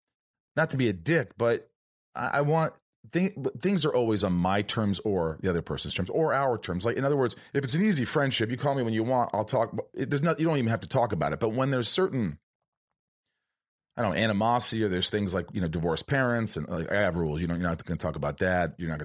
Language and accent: English; Indiana, United States; also born or lived in New York; No, I grew up in Indiana, but I was born in New York.